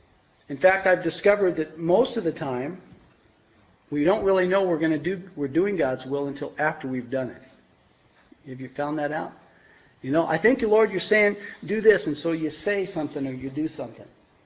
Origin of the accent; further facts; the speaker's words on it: Holbrook, Arizona, United States; I grew up in the Winslow-Holbrook area. I graduated from Holbrook High School in 1974. And when I left that little town there